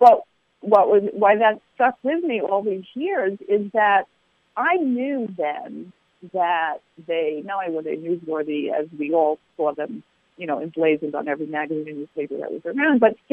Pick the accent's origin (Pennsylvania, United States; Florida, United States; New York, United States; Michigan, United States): New York, United States; I grew up in New York. Those were the papers that were in the house.